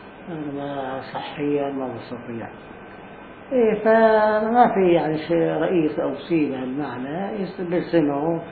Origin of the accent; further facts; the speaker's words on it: Palestine; هلا كفلسطيني او جاليه فلسطينيه بدنا نتعايش نفرض نفسنا فرض في البلاد العربيه.